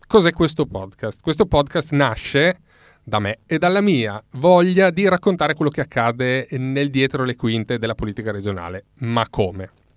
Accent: Staranzano, Friuli-Venezia Giulia, Italy; quella locale del mio paese d'origine, che è Staranzano.

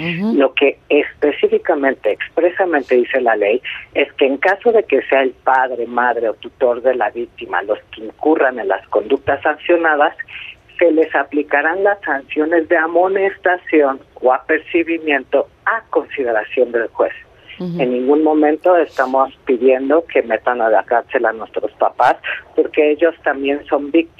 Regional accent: Mexico; doloroso como ciudadano mexicano poder estar presenciando

